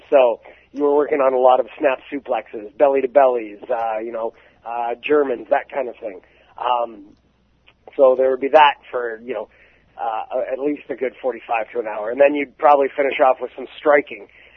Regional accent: Calgary, Alberta, Canada; I was a Stampede guy. I grew up in Calgary, and all I watched was Stampede Wrestling.

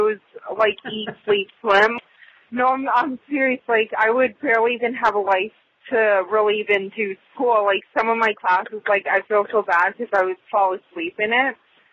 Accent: Las Vegas, Nevada, United States; Well, being born and raised, like, I know a lot of people say, like, it's pretty rare, but I actually love it.

